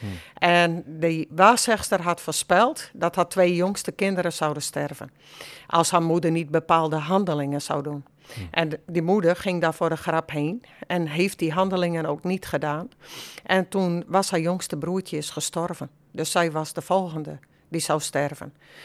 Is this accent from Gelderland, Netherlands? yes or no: no; Dokkum, Friesland, Netherlands; born there; now in Drachten, Netherlands; Ik ben geboren in Dokkum in het Hoge Noorden. Ik woon nu in Drachten.